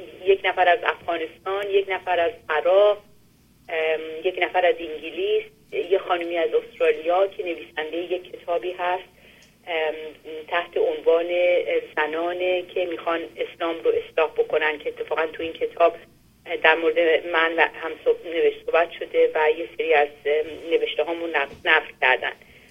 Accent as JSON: {"language": "Persian", "country": "Iran", "tie": "born or raised there", "moved": "yes", "lives_now": "Europe", "said": "خود من که اصل در از ایران، تو ایران به دنیا اومدم، ایران زندگی کردم و بعد الان اروپا هستم،"}